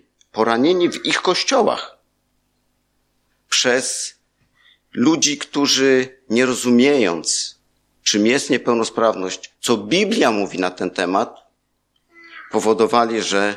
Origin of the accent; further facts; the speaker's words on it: Połczyn-Zdrój, West Pomeranian Voivodeship, Poland; born there; Ja jestem związany z Połczynem Zdrojem, tym, że tu się urodziłem. Urodziłem się w tym mieście, ale nie pamiętam tego.